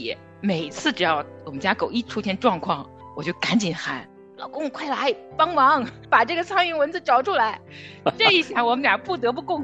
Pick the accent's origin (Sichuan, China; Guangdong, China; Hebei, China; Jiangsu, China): Hebei, China; 是因为我从小在河北大平原长大。